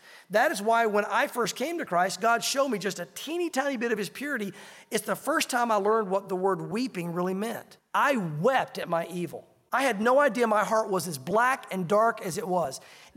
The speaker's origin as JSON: {"language": "English", "region": "the South", "country": "United States", "tie": "born or raised there", "said": "I grew up in the South. I'm a Southern boy, but I hate country ham."}